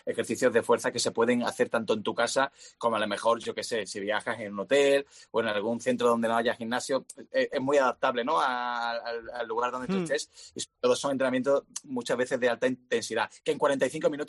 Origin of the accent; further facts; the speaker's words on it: Seville, Andalusia, Spain; en Sevilla, que es mi tierra, que además es súper plana.